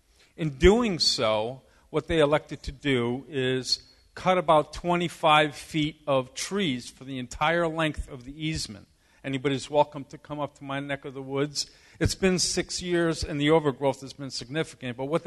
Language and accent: English; Concord, New Hampshire, United States; I come from Concord. I happen to be glad to hear somebody else is from Concord or nearby.